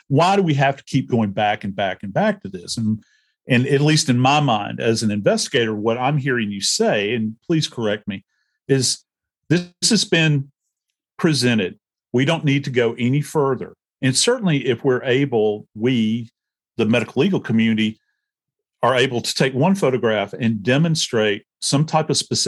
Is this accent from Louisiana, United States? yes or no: yes; New Orleans, Louisiana, United States; Do you remember the interview in New Orleans, mm-hmm. my hometown